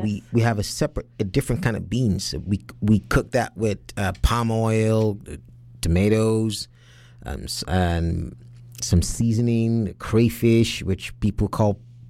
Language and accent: English; Anambra, Nigeria; in my state, I come from Anambra State.